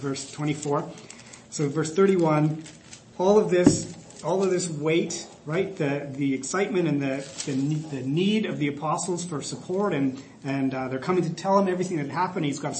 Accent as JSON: {"language": "English", "town": "Prince George", "region": "British Columbia", "country": "Canada", "tie": "born or raised there", "said": "I guess where I grew up in Prince George, if it's in the winter, I think 8 o'clock is a great while before day because you only get a few hours of sunlight."}